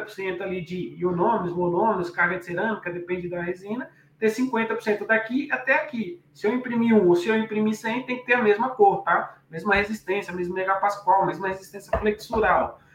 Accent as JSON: {"language": "Portuguese", "region": "Pernambuco", "country": "Brazil", "said": "Eu sou pernambucano e sou descendente italiano"}